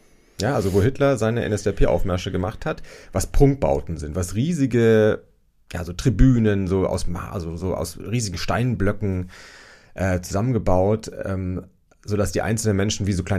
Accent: Nuremberg, Bavaria, Germany; moved away as an adult; now in Hamburg, Germany; Ich bin nach dem Zivildienst nach Hamburg gezogen und der Kontrast war riesig. Also ich fand es schon als Nürnberger Kind beeindruckend

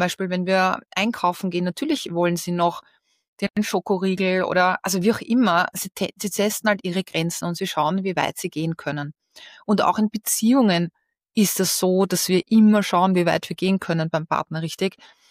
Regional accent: Austria; Bei uns in Österreich sagen wir, wer das Geld hat, schafft an.

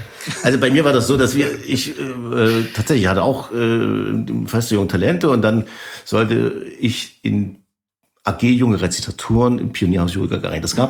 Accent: Chemnitz, Saxony, Germany; wir kommen ja nur aus Karl-Marx-Stadt, DDR.

